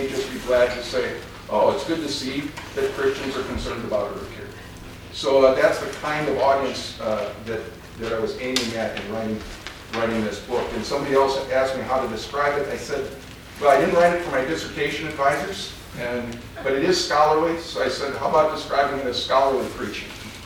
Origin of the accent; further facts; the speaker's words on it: Oregon, United States; I'm a pastor from Oregon